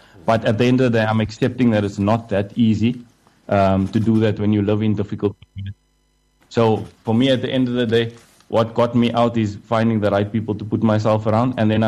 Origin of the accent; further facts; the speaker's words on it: Maitland, New South Wales, Australia; I grew up in Maitland, so I don't come out of a very difficult environment.